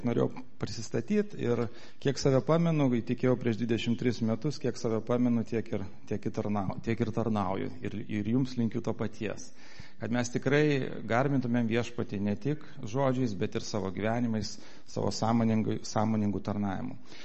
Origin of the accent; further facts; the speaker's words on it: Vilnius, Vilnius County, Lithuania; also born or lived in Klaipėda; iš Vilniaus, šiaip gimiau Žemaitijoje, Klaipėdoje, bet visą gyvenimą gyvenu Vilniui.